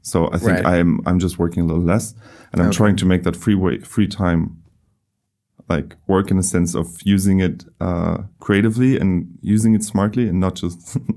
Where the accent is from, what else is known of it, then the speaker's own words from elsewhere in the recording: Germany; I come from Germany.